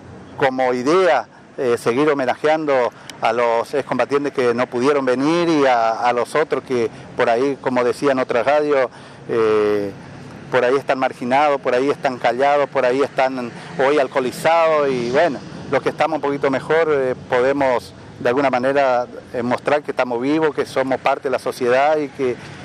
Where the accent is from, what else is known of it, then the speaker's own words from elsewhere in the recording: Argentina; llamar a la reflexión como argentino, de que tenemos que ser agradecidos de tener una patria generosa como la Argentina